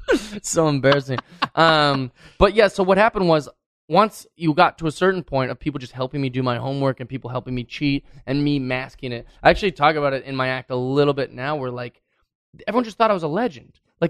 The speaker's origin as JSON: {"language": "English", "town": "Seattle", "region": "Washington", "country": "United States", "tie": "born or raised there", "said": "But growing up in Seattle, like I said, it's a very liberal area, very pro-arts, very fun place to grow up."}